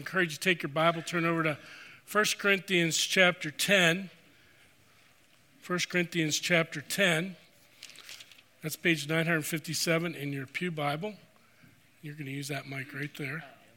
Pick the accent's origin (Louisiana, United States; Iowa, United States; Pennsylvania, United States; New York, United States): Pennsylvania, United States; Pittsburgh; I remember growing up in Pittsburgh, and just on October 12th, I went probably for the last time to my boyhood home with Daniel